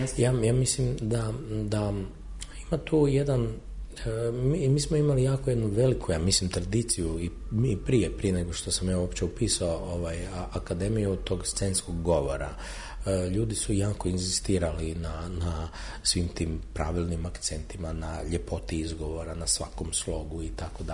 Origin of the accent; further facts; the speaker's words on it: Zagreb, City of Zagreb, Croatia; jer sam kao prvo Zagrepčanin, kao urbano dijete iz centra, ja puno brže govorim